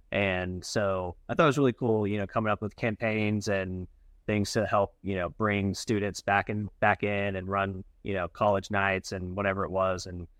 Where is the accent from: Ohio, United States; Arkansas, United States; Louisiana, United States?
Arkansas, United States; Springdale; I grew up in Springdale, Arkansas. So just a town next to Fayetteville in Northwest Arkansas, where University of Arkansas is, and grew up there, went to high school.